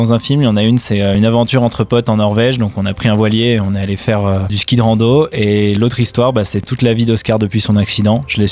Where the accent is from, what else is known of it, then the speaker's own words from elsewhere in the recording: La Plagne, Auvergne-Rhône-Alpes, France; also born or lived in Moûtiers; J'ai 25 ans, je suis né à Moutier, j'ai grandi à La Plagne et après je me suis installé dans la vallée, mais je suis bien d'ici.